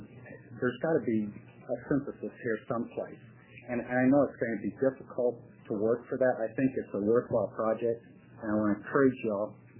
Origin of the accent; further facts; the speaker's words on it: Portland, Oregon, United States; I'm from St. John's, Portland, Oregon.